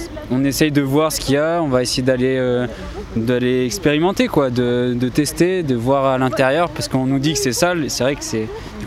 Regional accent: Grenoble, Auvergne-Rhône-Alpes, France; je viens de Grenoble

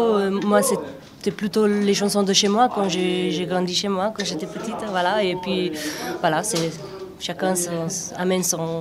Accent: Slovenia; first language Slovene; French is a second language; On chante en langue slave, que ce soit serbo-croate qui n'existe plus maintenant, ou ma langue natale slovène, un peu en français et puis bien sûr en espagnol.

